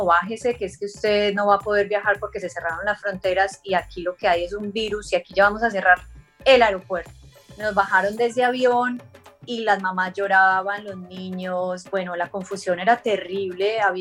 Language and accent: Spanish; Medellín, Antioquia, Colombia; Sí, yo soy de Medellín, soy paisa